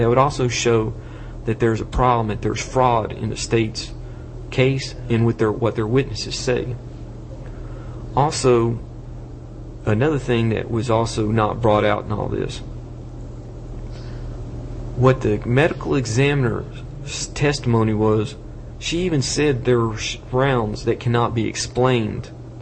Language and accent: English; Commerce, Texas, United States; Well, I was from Commerce, Texas.